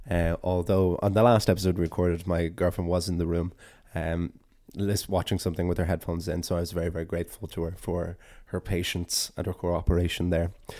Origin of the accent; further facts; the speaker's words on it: Ireland; never want to go too deep into it, because then I don't think it would be as appropriate for me as an Irish person and Irish storyteller to be diving in.